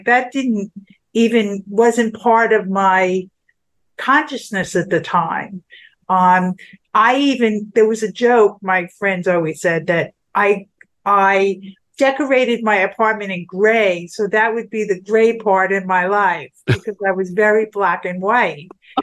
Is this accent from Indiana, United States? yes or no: no; New Jersey, United States; also born or lived in New York / Brooklyn; Well, I was born in New York. I moved to Brooklyn for the first 5 years of my life. And then my parents bought a house in New Jersey on a farmland, which it isn't anymore, but it was a wonderful place to grow up.